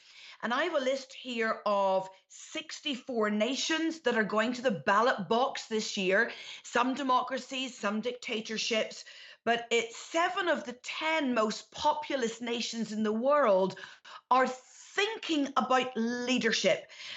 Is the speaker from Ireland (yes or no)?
yes; Ireland; now in Glasgow, United Kingdom; And warm greetings from Glasgow in Scotland. Yes, I'm Irish. But I am living in Glasgow in Scotland.